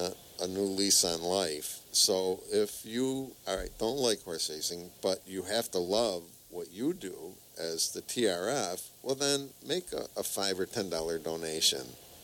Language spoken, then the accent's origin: English; Gloversville, New York, United States; He graduated from the high school I graduated from, where I grew up in Gloversville.